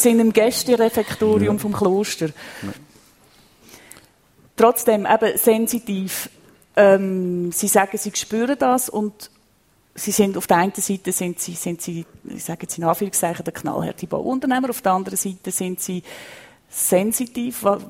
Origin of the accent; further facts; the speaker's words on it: Lucerne, Switzerland; ich bin in Luzern aufgewachsen